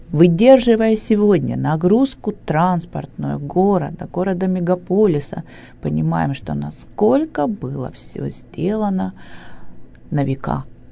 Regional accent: Yekaterinburg, Sverdlovsk Oblast, Russia; born or raised there

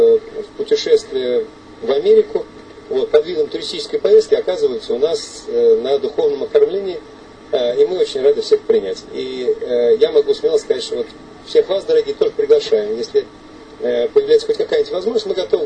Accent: Moscow, Russia; Я сам родился и вырос в Москве.

